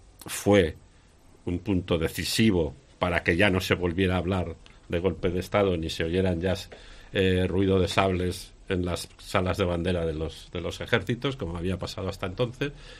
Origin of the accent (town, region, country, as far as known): Spain